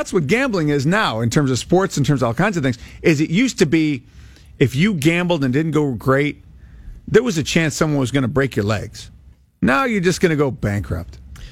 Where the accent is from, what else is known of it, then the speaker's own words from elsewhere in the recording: Vancouver, British Columbia, Canada; I grew up in Vancouver.